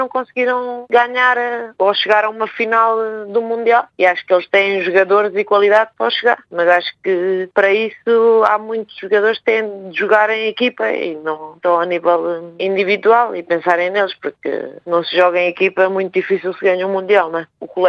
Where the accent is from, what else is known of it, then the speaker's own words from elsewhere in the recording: Portugal; mesmo sendo portuguesa, não é?